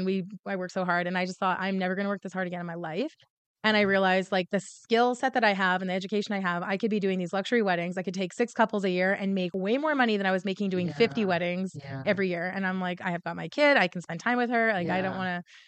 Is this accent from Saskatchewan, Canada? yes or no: yes; Saskatchewan, Canada; I'm from Saskatchewan, a really small farm community in Saskatchewan, and yeah. As soon as I graduated, I went right to Toronto.